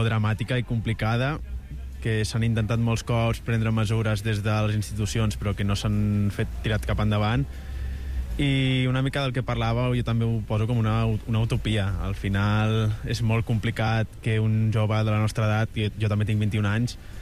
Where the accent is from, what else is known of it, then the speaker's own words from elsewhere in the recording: Badalona, Catalonia, Spain; jo tinc sort de viure al costat de Barcelona, soc de Badalona